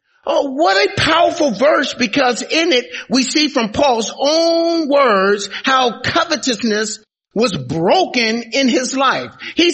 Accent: Gary, Indiana, United States; also born or lived in California

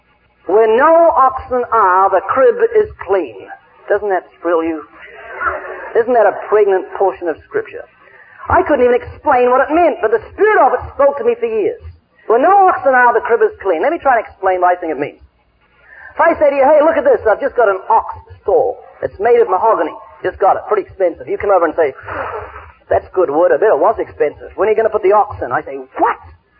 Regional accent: New Zealand; now in California, United States; When we come to live in the States, to live in California, and to leave my country in New Zealand, my home country

